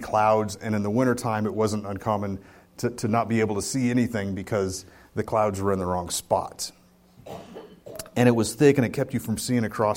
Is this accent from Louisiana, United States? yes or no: no; Sacramento, California, United States; So I grew up in Sacramento. We had two seasons.